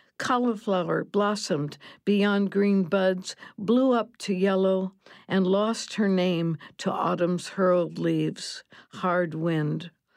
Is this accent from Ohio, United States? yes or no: no; Iowa, United States; It was made by a little company in Davenport, Iowa, and I'm from Iowa.